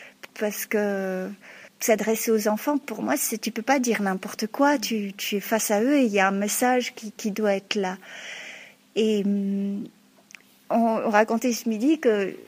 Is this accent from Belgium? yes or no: yes; Belgium; accent: Belgian; je suis belge avant tout, puisque c'est là que j'ai grandi, que tu vois là, le folklore, c'est le folklore d'une ville de Belgique. J'ai l'accent belge